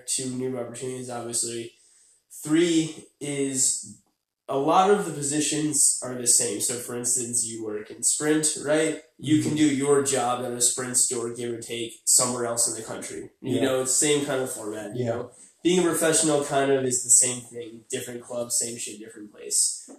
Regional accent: New York, United States; I'm assistant professional at Hamilton Mill. I'm 23. I'm originally from New York.

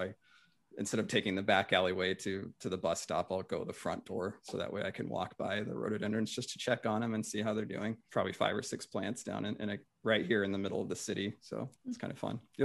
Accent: Colorado, United States; And I'm from Colorado, so it was like collecting in my own backyard.

